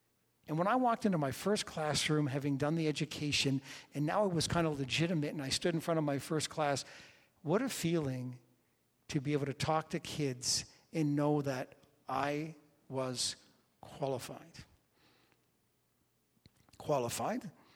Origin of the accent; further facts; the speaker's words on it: Canada; "Hey, everybody, I'm from Canada," and I pointed to the little spot in Canada where I live